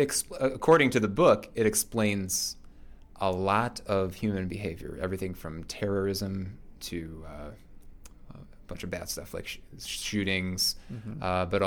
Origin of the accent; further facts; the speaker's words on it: United States; accent: American; I'll be very self-conscious about just my accent and being an American there